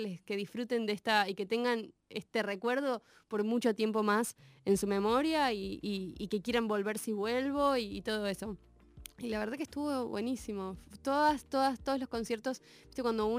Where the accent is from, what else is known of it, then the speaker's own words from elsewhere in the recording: Buenos Aires, Argentina; Sí, soy de Capital.